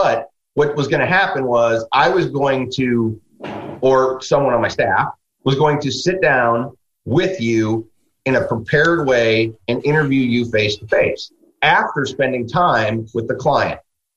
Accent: Midwest, United States; I'm a guy from the Midwest, and I kind of think you do it right the first time, and just how I'm wired.

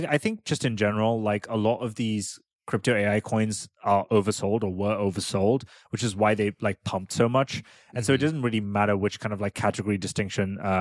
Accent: United Kingdom; I'm a Brit

